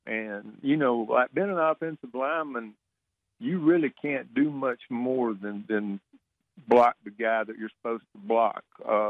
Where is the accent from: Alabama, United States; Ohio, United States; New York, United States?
Alabama, United States; It's growing up in Alabama, it's 98% Auburn or Alabama, and there's only me and a couple other people in this area that went to Vanderbilt.